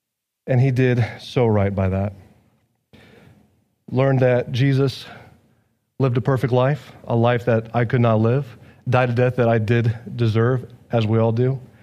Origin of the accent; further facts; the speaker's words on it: Hiawatha, Kansas, United States; also born or lived in Tulsa, Oklahoma / Jewel, Kansas / Horton, Kansas; I was born in Tulsa, Oklahoma, stayed there for about 2 months, moved up to Hiawatha, Kansas. That is North Kansas, not too far away from Nebraska.